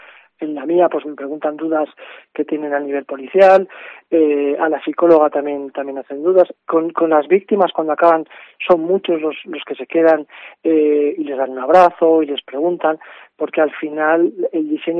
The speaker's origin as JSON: {"language": "Spanish", "town": "Teruel", "region": "Aragon", "country": "Spain", "said": "Somos gente de Teruel, cosas que nos han pasado en Teruel"}